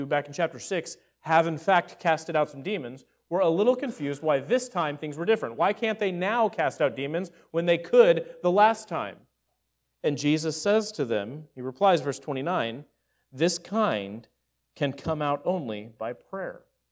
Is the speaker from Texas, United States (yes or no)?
yes; Texas, United States; That was like the one sermon in the last 2 years that I didn't mention that I'm from Texas.